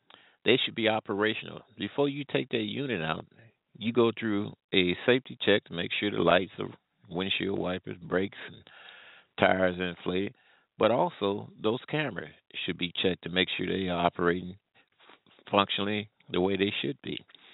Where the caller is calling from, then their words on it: St. Louis, Missouri, United States; Well, I'm calling from the Midwest here in the St. Louis area.